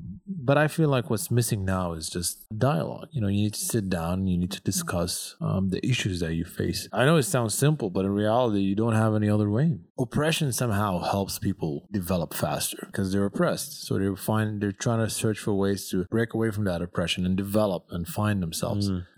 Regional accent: Shendi, River Nile, Sudan; I live in Chendi, which is up north, and I'm from Chendi originally, where the pyramids are located around that area. Even when I was a kid there, because I was born in Sudan, I never knew we had pyramids.

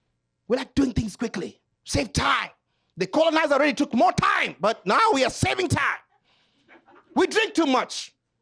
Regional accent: Kenya; Let me tell you, I'm from Kenya, where celebrities from America adopt babies.

